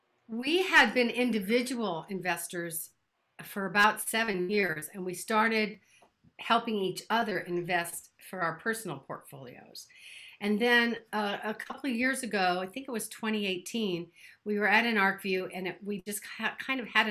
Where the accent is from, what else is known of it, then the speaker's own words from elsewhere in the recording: New Orleans, Louisiana, United States; My 1940s July 4th dress from the New Orleans World War II Museum, my hometown.